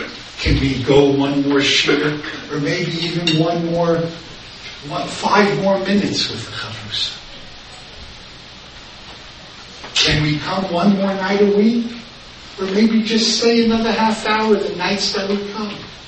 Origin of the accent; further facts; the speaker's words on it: Newark, New Jersey, United States; I was born and raised in Newark.